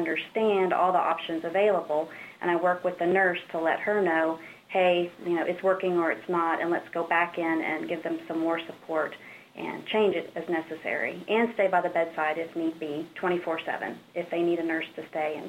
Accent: Oklahoma, United States; moved away as an adult; also born or lived in Missouri; now in Michigan, United States; I am originally from Oklahoma and traveled up to Michigan for graduate school after a brief stint in Missouri.

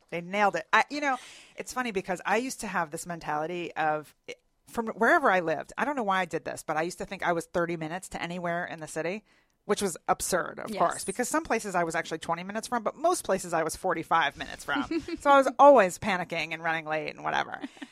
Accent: Philadelphia, Pennsylvania, United States; now in Atlanta, United States; I mean, you're from Maine. I'm from Philadelphia.

